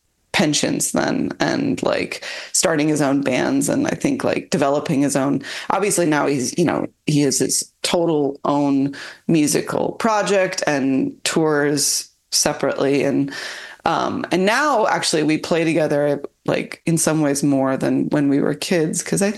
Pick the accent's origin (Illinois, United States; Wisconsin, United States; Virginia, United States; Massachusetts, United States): Illinois, United States; Chicago; Yeah, we grew up in Chicago.